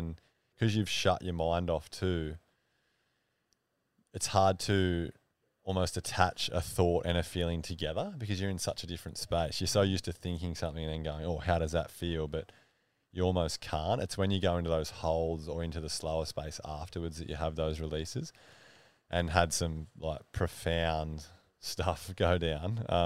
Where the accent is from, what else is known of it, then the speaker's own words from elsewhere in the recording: Ulladulla, New South Wales, Australia; with a guy called Matt Kinnair from Ulladulla, actually, from my hometown.